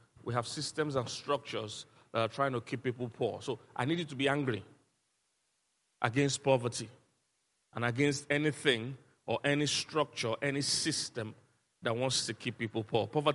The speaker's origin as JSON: {"language": "English", "town": "Festac", "region": "Lagos", "country": "Nigeria", "tie": "born or raised there", "said": "In fact, the house I grew up in Festac, my parents won that house."}